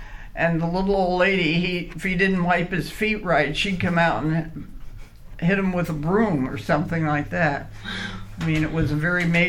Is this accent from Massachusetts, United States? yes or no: no; Elizabeth, New Jersey, United States; I lived in New Jersey. I was born and brought up in New Jersey, right out Elizabeth, New Jersey. It's right outside of New York City.